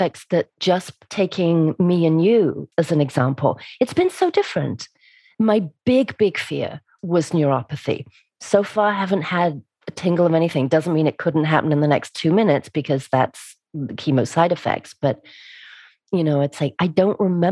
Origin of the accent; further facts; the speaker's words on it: England, United Kingdom; I'm from England, so we clean it up and we do more laundry.